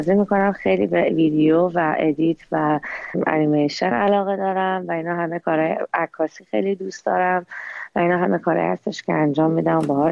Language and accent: Persian; Iran; moved away as an adult; ایران دانشگاه رشته شهر مهندسی شهرسازی خوندم. بعد که از ایران اومدم بیرون